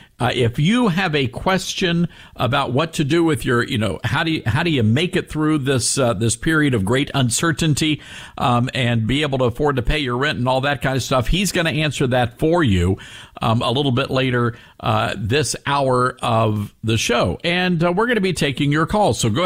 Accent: Southaven, Mississippi, United States; now in New York City, United States; I grew up there in South Haven, went to Hope P. Sullivan Elementary School.

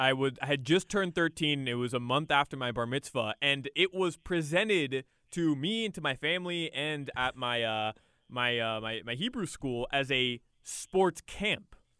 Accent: Miami, Florida, United States; I mean, I'm from Miami. I spent my whole life at the beach on a boat.

